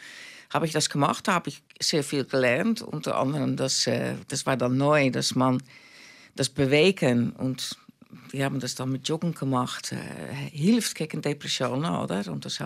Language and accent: German; Netherlands; now in Switzerland; Ich bin aufgewachsen in Holland, oder? Dann bin ich in der Schweiz gekommen